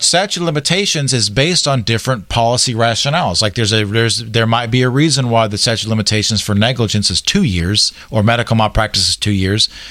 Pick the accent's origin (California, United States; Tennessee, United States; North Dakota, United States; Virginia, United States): Tennessee, United States; I'm from Tennessee, so we eat Mayfield or Purity.